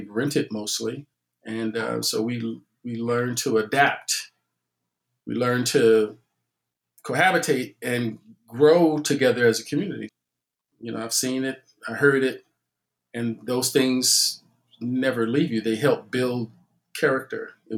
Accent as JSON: {"language": "English", "town": "Chicago", "region": "Illinois", "country": "United States", "tie": "born or raised there", "said": "I was actually born and raised in Bronzeville, and so it serves as a reference point for me."}